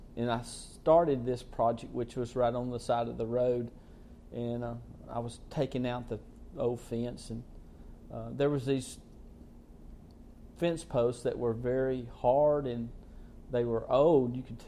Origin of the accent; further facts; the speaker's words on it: Bridgeport, Alabama, United States; I was born in Jackson County, Alabama, in the town of Bridgeport, which is in the very extreme northeast corner of Alabama, and on the Tennessee River. And I had lived there all my life